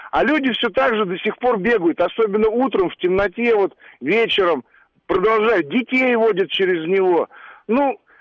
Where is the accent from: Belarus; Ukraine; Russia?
Russia; Moscow; Я вот как коренной москвич